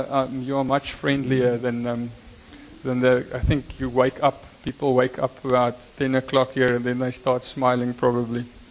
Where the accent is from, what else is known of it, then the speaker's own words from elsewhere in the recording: Free State, South Africa; I come from the Free State, there in the states of South Africa, and I grew up on a farm.